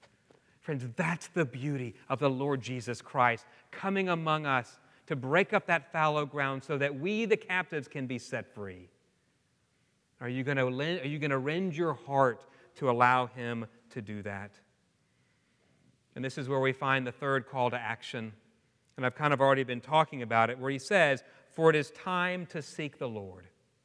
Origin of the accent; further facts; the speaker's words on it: Houston, Texas, United States; I grew up in Houston, so I wasn't around many farms.